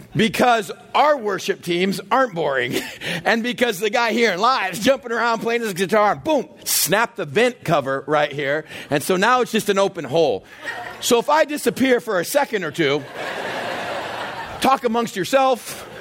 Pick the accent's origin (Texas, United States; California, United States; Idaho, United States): Texas, United States; At church, growing up in the South in Texas, the music was led by one instrument, an organ.